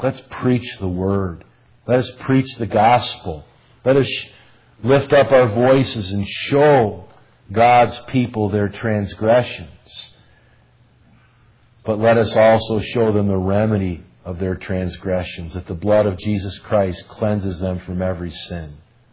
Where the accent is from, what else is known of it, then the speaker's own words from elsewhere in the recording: United States; I'm saying this because I'm an American. I'm living in the United States of America.